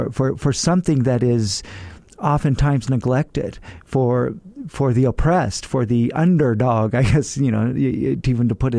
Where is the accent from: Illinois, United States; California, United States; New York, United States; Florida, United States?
California, United States; Fresno; now in El Paso, United States; You know, I'm from Fresno, and Fresno is a very violent town in many ways. It's a very poor town. It's very much like El Paso.